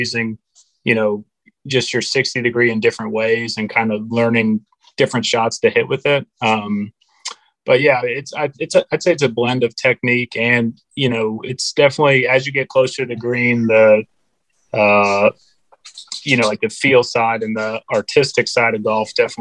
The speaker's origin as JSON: {"language": "English", "region": "Florida", "country": "United States", "tie": "born or raised there", "said": "I think for anybody, you know, growing up in Florida, you know, like you deal with a ton of grain."}